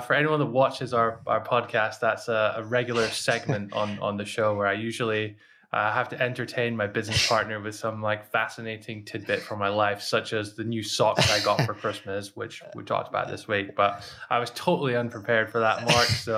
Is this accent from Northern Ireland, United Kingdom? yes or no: no; Scotland, United Kingdom; also born or lived in United States; for anyone who's wondering where my weird accent's from, I'm Scottish, but I used to live in America. So I have this weird hybrid thing going on.